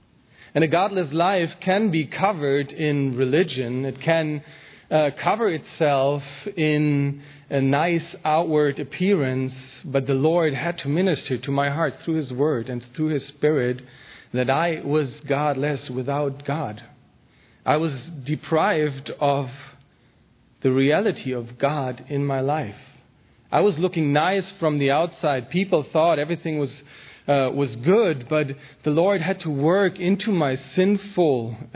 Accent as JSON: {"language": "English", "town": "Minden", "region": "North Rhine-Westphalia", "country": "Germany", "second_language": "English", "said": "I'm from Germany, Minden. That's up north. It's a small town surrounded by other small towns, so the area is quite densely populated."}